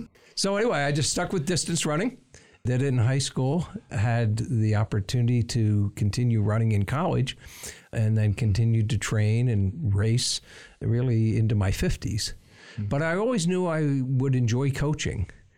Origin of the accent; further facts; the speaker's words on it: Pennsylvania, United States; I grew up in Pennsylvania. So I know I'm in Spartan country here, but I went to Penn State.